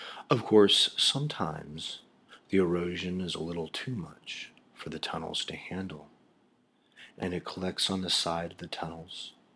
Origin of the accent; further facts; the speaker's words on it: Kansas, United States; You may already know that I grew up in Kansas. Kansas is an interesting state with wide open plains and clear, endless skies. When I was a boy in Kansas, I always enjoyed the springtime.